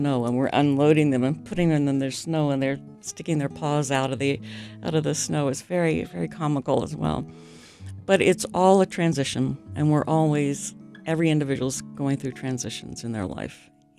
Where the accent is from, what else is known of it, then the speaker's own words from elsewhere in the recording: South Portland, Maine, United States; I'm from South Portland, Maine.